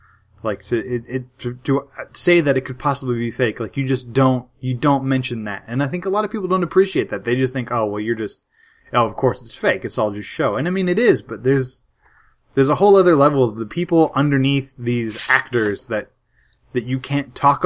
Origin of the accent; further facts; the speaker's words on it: California, United States; Growing up in Central California, there's a huge, huge Mexican population in Central California.